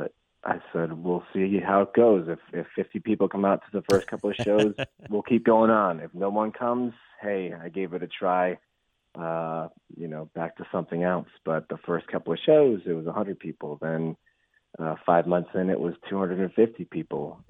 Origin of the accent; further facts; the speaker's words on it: Massachusetts, United States; You know, when I was 17, I grew up in Massachusetts in the original House of Blues in Boston, which was this little, tiny, like 200-seat little shack-looking thing.